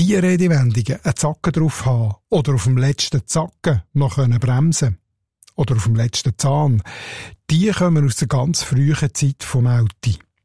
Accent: Solothurn, Switzerland; accent: Schwarzbubenland dialect; In meinem Dialekt ist ein Gutzi ein Bonbon, also ein Zucker, ein Zuckerli.

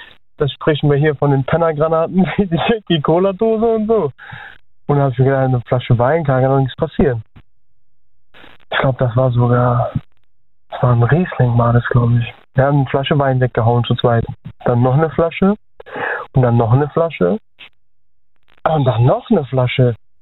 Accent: Heidelberg, Baden-Württemberg, Germany; Ich komme aus Heidelberg.

